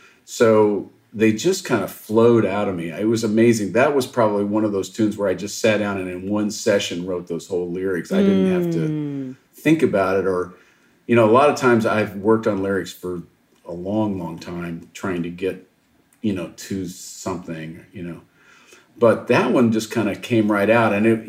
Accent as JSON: {"language": "English", "region": "Missouri", "country": "United States", "said": "I remember growing up sort of hearing it, you know, sometimes, because I'm from Missouri."}